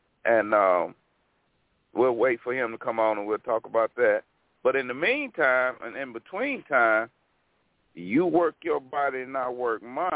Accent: the South, United States; when I go home to my hometown in the South, man, it'll come down pouring, raining

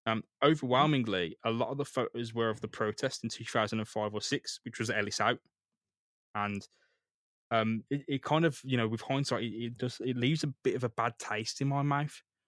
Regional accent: Birmingham, West Midlands, United Kingdom; growing up in Great Bar, Erdington, Handsworth, I don't think I should be here.

